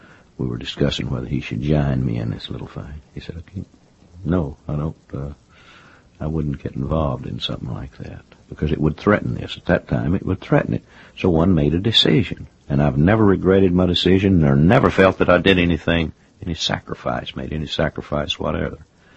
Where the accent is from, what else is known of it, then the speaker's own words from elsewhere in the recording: Austin, Texas, United States; going down to where I was raised in Austin.